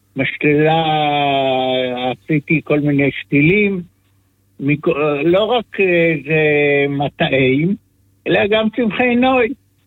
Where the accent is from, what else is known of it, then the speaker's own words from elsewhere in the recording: Hibat Zion, Central District, Israel; בילדותי, במושב חיבת ציון, להורים שלי היה משק.